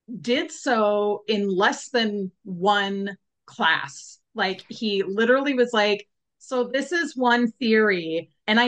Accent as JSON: {"language": "English", "region": "Washington", "country": "United States", "said": "I'm from Washington State."}